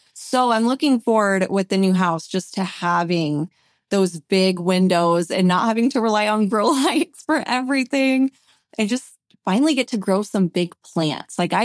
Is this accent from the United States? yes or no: yes; Iowa, United States; moved away as an adult; now in Phoenix, United States; I've spent my entire adult life here in Phoenix in the desert, but I'm from Iowa. So we are moving to be, we're going to be closer with my family and everything